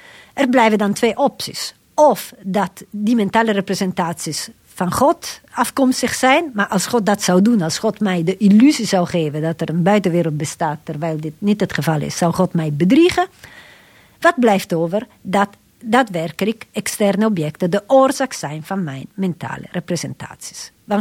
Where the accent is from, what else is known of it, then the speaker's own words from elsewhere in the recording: Italy; accent: Italian; Dutch is a second language; mijn eigen stem en mijn Italiaans accent niet te horen